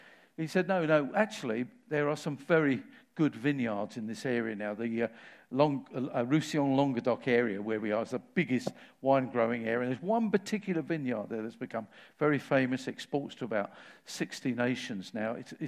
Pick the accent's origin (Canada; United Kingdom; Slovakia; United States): United Kingdom; England; I said, well, being an Englishman, you would expect me to.